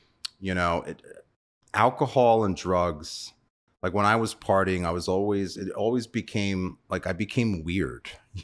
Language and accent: English; New York, United States; so I'm from New York. Grew up in Long Island mainly.